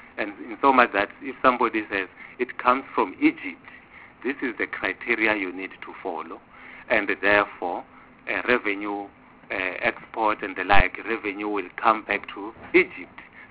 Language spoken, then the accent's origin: English; Limpopo, South Africa; now in Gauteng, South Africa; Myself, I come from Limpopo. I'm in Gauteng now.